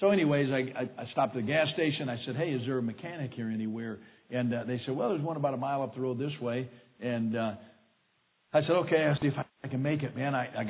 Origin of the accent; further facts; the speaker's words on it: Michigan, United States; And I said, no, ma'am, I'm from Michigan. I'm going over to Kansas.